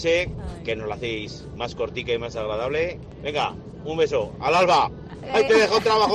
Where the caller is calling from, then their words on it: Zaragoza, Aragon, Spain; de Zaragoza, por aquí.